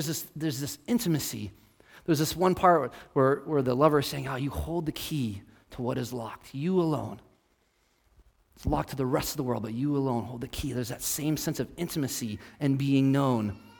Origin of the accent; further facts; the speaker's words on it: Washington, United States; Maybe it's because I'm from Washington State, but I thought of Mount St. Helens.